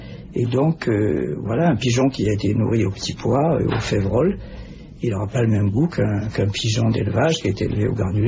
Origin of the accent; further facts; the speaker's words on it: Algeria; born there; vous savez que je suis né en Algérie